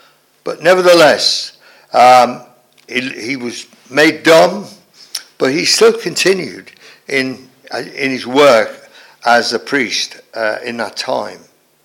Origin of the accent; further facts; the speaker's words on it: Liverpool, North West England, United Kingdom; I was brought up in Liverpool, and there's a big division between the Roman Catholics and the Protestants, the orange people, you know, the orange men.